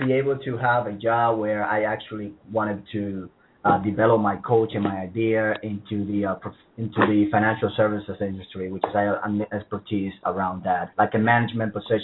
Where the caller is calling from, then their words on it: Texas, United States; I'm calling from Texas.